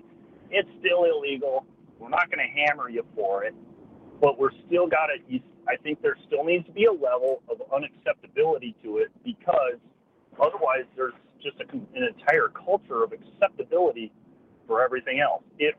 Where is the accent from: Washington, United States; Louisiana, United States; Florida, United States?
Washington, United States; Seattle; moved away as an adult; now in Wisconsin, United States; I grew up in Seattle. And I moved to Wisconsin about 5 years ago.